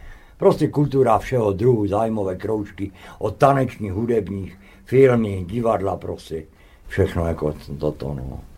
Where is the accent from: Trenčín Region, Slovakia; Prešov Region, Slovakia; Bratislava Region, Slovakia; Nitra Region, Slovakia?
Nitra Region, Slovakia; Zlaté Moravce; Tak ako že som ze Zlatých Moravec, tak ja som z Moravy. To je Zlaté Moravce, Morava